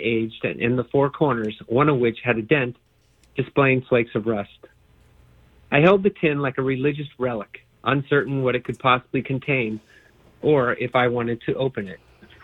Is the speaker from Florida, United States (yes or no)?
no; Burlingame, California, United States; I grew up in Burlingame, California in the 1960s, which was in a bubble.